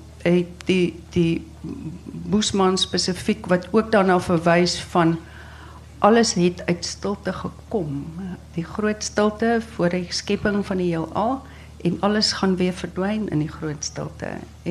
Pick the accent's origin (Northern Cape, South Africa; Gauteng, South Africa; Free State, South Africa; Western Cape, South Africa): Northern Cape, South Africa; En ek het daar naby groot geword. Ek het in die Noord-Kaap groot geword, of 'n groot gedeelte van my kinderjare in die Noord-Kaap deurgebring.